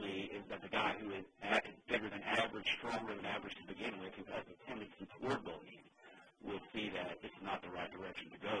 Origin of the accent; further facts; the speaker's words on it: the South, United States; listen, I'm from the South. Everything there has calories, even the air.